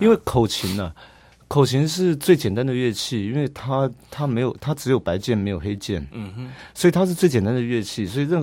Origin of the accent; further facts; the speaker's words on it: Taiwan; 因为我是在台湾出生，在台湾长大的，所以我必须要给我自己的故乡给一个非常清楚的一个标志性的